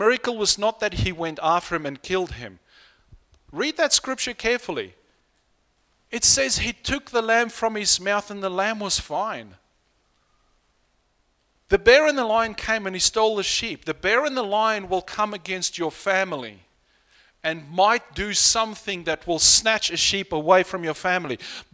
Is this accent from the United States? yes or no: no; South Africa; I grew up in South Africa